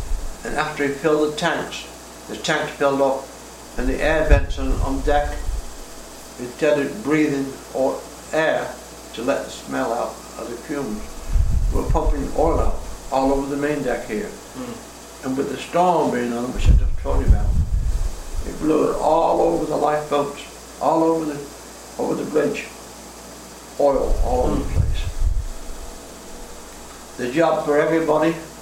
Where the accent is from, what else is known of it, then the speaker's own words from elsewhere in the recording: Naples, Campania, Italy; now in Baltimore, United States; We came from Naples.